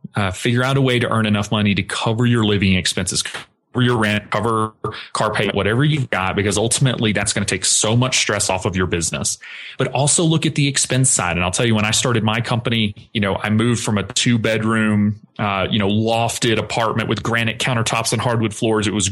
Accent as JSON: {"language": "English", "region": "the South", "country": "United States", "tie": "born or raised there", "said": "growing up in the South, very traditional household, having a job was considered safe."}